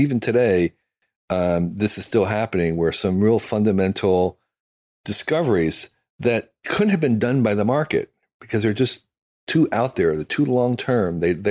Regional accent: United States; Because I'm an American, you know, I think like American. And I have a certain amount of pride in America

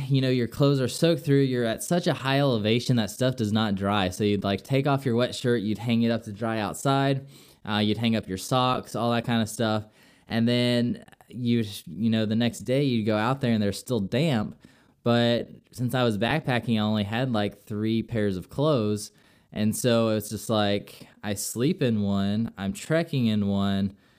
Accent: Arizona, United States; I mean, I'm from Arizona, and so, you know, I'm used to, you know, seeing mountains on a daily basis.

